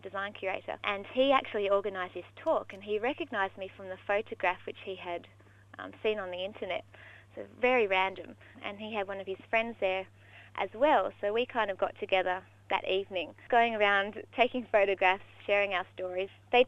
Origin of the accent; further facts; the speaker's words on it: Sydney, New South Wales, Australia; Well, I left Brisbane, because I flew out from Brisbane even though I'm from Sydney, on the 28th of January.